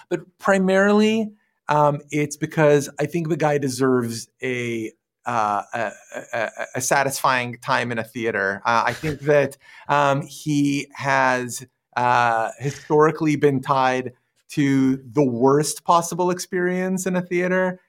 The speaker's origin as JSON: {"language": "English", "region": "London", "country": "United Kingdom", "tie": "born or raised there", "said": "it's my hometown. I was born in London. I live here. This is where I make my home."}